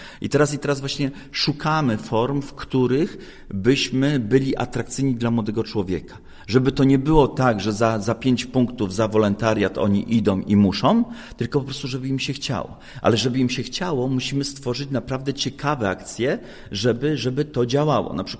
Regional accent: Gorzów Wielkopolski, Lubusz Voivodeship, Poland; Po prostu problemem na przykład Gorzowa, bo jestem z Gorzowa

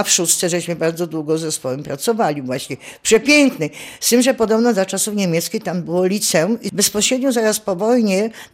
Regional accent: Bochnia, Lesser Poland, Poland; Pochodzę z Bochni, czyli to jest 30 km od Krakowa, więc przyciągnięta cała rodzina zresztą jest z Krakowa. … To była taka rodzina artystyczno-nauczycielska.

